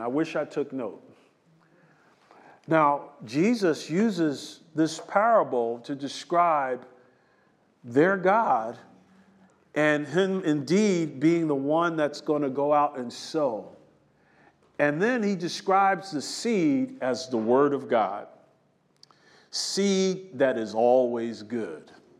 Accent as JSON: {"language": "English", "region": "New Jersey", "country": "United States", "tie": "born or raised there", "said": "I'm a city kid. I grew up in New Jersey."}